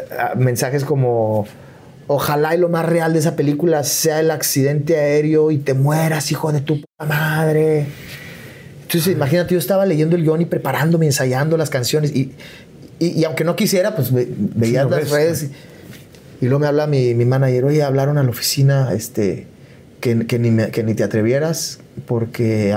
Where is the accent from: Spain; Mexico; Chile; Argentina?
Mexico; Chihuahua; now in Mexico City, Mexico; cuando yo me mudé de Chihuahua a la Ciudad de México, renté 2 cuartitos en la Nápoles